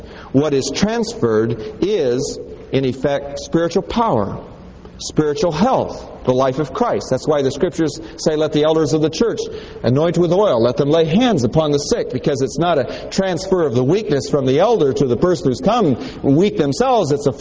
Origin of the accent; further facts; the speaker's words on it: Tibet, China; I was a kid growing up in Tibet, Tibetan demon worshippers spoke in tongues.